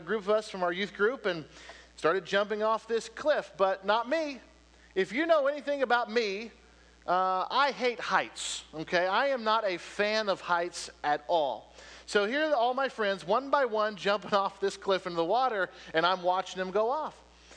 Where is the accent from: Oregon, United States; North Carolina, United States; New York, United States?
Oregon, United States; Portland; I grew up in the Northwest, out in the Portland, Oregon area, and so there's a million of lakes and camping places